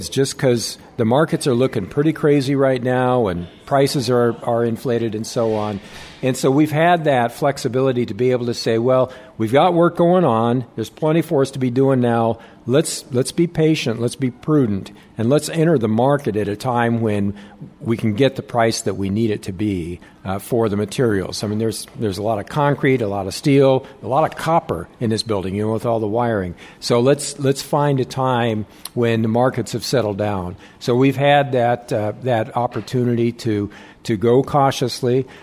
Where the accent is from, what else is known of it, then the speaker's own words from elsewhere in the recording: Iowa, United States; also born or lived in Michigan; You know, I come from Iowa, in Michigan